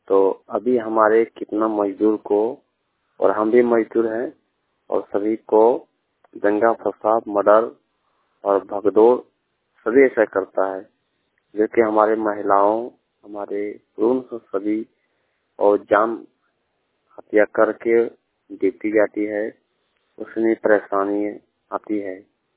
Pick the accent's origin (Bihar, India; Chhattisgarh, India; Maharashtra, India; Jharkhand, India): Bihar, India; जो कि मैं बिहार का रहने वाला हूँ और मैं तमिलनाडु का बॉर्डर पर पास लखपत में हूँ।